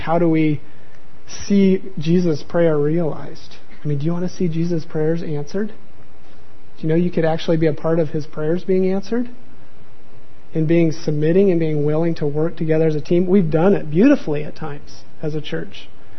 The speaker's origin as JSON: {"language": "English", "country": "United States", "said": "and I'm the American, and so that was cool, and I kind of expected that."}